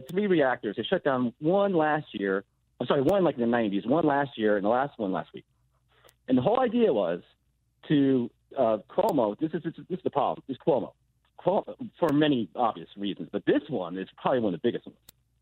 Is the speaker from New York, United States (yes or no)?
yes; New York City, New York, United States; because I'm really from New York City. I grew up in New York City